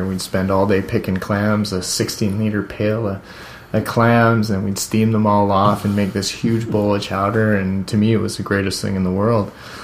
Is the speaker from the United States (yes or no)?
no; Victoria, British Columbia, Canada; I actually was not born in the Comox Valley, but I was born on Vancouver Island in Victoria.